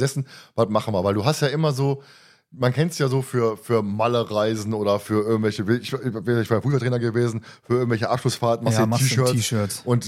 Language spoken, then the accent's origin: German; North Rhine-Westphalia, Germany; wir kommen aus dem Pott